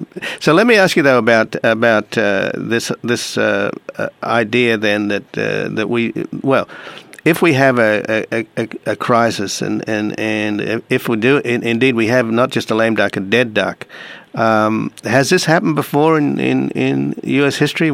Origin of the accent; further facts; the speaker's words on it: Australia; I'm originally from Australia.